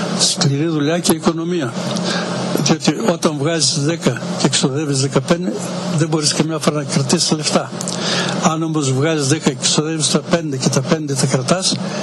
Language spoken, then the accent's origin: Greek; Greece; now in United States; ερχόμαστε 3 μήνες εδώ, 3 μήνες στο Μασατσούσετ και 6 μήνες στην Ελλάδα, στο χωριό μου.